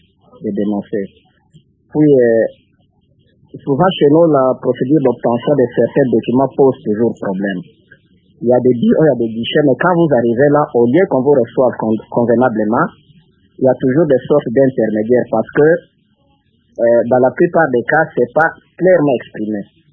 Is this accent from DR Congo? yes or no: yes; DR Congo; on m'exige de prouver que je suis congolais